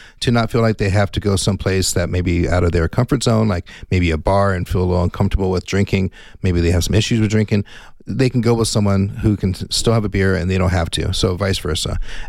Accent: Tucson, Arizona, United States; I grew up in Tucson, and I couldn't believe it.

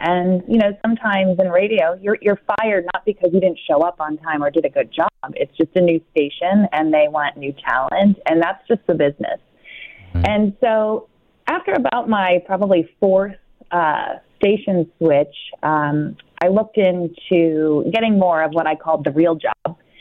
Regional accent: Tucson, Arizona, United States; moved away as an adult; also born or lived in Los Angeles; But born and raised in Tucson, left for a while and lived in Los Angeles post-college, went to the University of Arizona.

